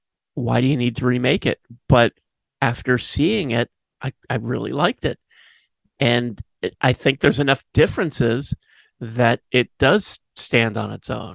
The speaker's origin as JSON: {"language": "English", "town": "Raleigh", "region": "North Carolina", "country": "United States", "tie": "born or raised there", "said": "I grew up in Raleigh, North Carolina, and I remember Jim Varney doing his Ernest character on a series of commercials for Pine State Milk."}